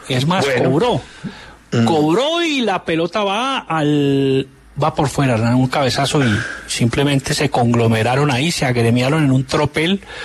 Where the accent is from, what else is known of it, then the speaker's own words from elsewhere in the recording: Zarzal, Valle del Cauca, Colombia; Y yo soy de Zarzal